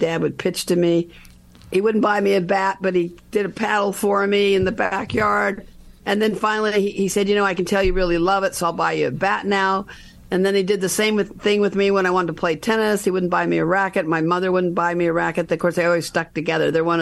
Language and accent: English; Long Beach, California, United States; I was so upset with the Dodgers when they didn't draft Randy, because we grew up in Long Beach, California. We, you know, bled Dodger blue.